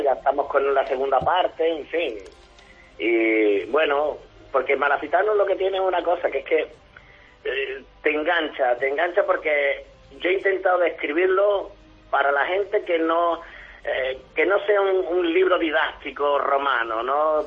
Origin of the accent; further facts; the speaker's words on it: Málaga, Andalusia, Spain; also born or lived in Antequera; Yo, aunque haya nacido en Antequera, yo me he criado aquí en Málaga y aunque no desprecio mi tierra, Antequera, ¿no? Pero me siento muy malagueño.